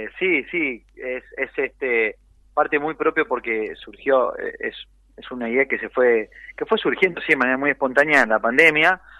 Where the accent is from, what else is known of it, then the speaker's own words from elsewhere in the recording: Gualeguaychú, Entre Ríos, Argentina; yo soy un pueblo, ahí bueno, estamos hablando de Gualeguaychú, son ciudades, pero mi pueblo es un pueblo de carnaval, así como con mucha cultura de hace 60 años de tipo carnaval brasilero